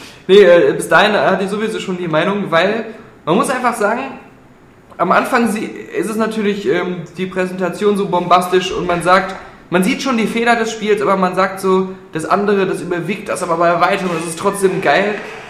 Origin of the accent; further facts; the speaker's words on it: Hürth, North Rhine-Westphalia, Germany; weil viele Folgen in meiner Heimat in Hürth gedreht werden